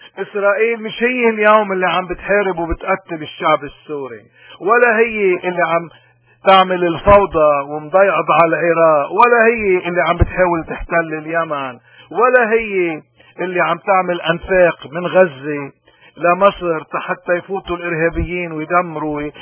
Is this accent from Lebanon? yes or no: yes; Lebanon; منا أبدا نحن كلبنانيين رايحين إلا إلى الدمار